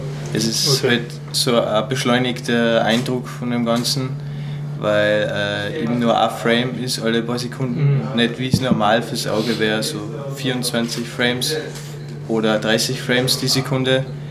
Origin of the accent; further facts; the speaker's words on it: Salzburg, Austria; now in Vienna, Austria; Vielleicht hört man es am Dialekt. Ich bin aus Salzburg